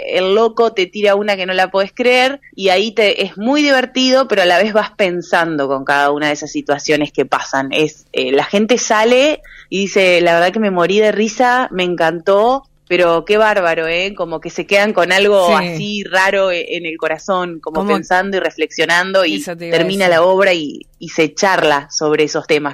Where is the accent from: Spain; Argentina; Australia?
Argentina; Gualeguaychú, Entre Ríos; que también soy de Gualeguaychú